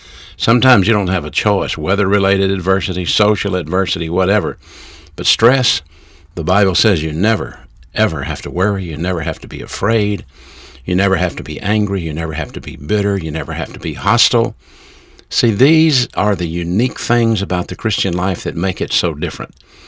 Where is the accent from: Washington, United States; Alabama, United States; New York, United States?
Alabama, United States; Birmingham; I'm from the city of Birmingham, Alabama. I grew up in Birmingham, Alabama, in a single-parent home.